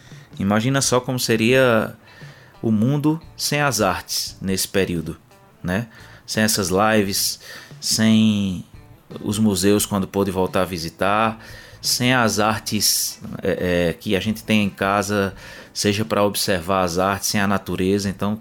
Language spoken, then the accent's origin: Portuguese; Caruaru, Pernambuco, Brazil; Então, eu sou da capital do Agreste, da capital do Forró.